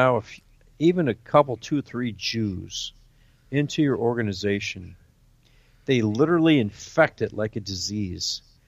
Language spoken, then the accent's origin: English; Midwest, United States; I grew up in the Midwest, and my parents had money, and we belonged to a private country club.